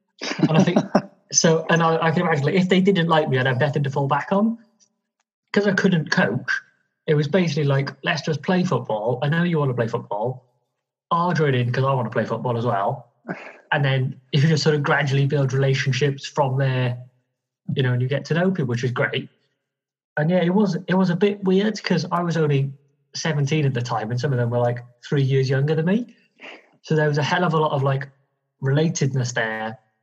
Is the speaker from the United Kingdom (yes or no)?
yes; Cardiff, Wales, United Kingdom; born there; So I was born in Cardiff, and I still live in Cardiff in Wales in the UK.